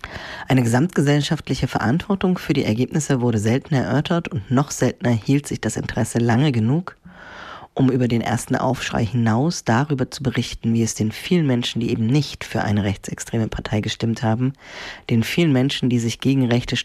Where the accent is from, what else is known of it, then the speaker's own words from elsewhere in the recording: Saxony-Anhalt, Germany; Ich komme selbst aus Sachsen-Anhalt.